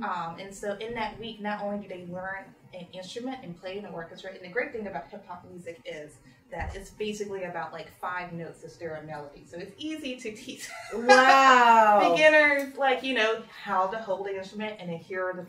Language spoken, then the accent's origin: English; Mississippi, United States; accent: Southern; I grew up in Mississippi